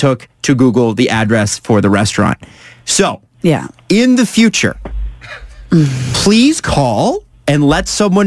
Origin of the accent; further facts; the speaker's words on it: Toronto, Ontario, Canada; I know what it's like living outside of downtown Toronto. Yeah. I grew up in Scarborough.